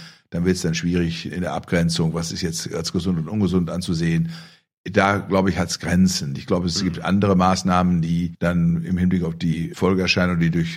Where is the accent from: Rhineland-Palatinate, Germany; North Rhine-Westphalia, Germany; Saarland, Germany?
North Rhine-Westphalia, Germany; Bielefeld; Wenn ich in Bielefeld in meiner Heimatstadt in die Praxis fahre